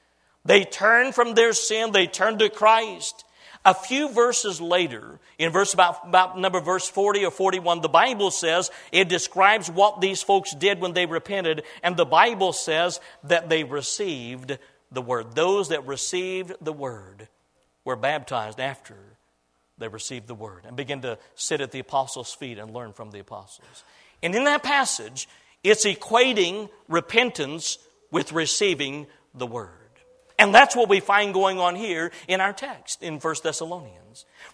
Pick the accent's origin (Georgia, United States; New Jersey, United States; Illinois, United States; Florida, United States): Illinois, United States; And then we attended a little church there in the little town where I was raised in Illinois.